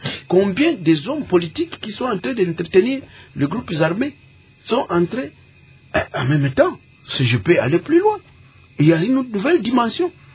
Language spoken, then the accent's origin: French; DR Congo; Nous sommes tous des Congolais